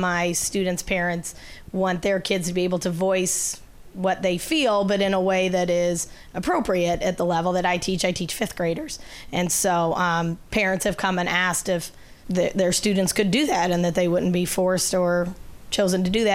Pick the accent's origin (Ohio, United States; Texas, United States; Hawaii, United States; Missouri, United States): Missouri, United States; St. Louis; I'm from St. Louis, Missouri.